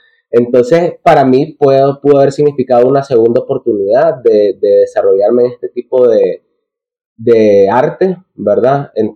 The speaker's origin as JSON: {"language": "Spanish", "country": "Nicaragua", "said": "Entonces, que se sepa que uno como nicaragüense, si bien en Nicaragua no podés desarrollarte mucho en ese ámbito, que desde afuera se puede"}